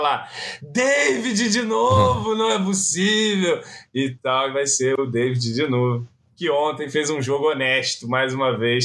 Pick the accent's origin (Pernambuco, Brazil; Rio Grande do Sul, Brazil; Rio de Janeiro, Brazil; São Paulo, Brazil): Rio de Janeiro, Brazil; Petrópolis; O horário para eu que sou de Petrópolis de ontem prejudica também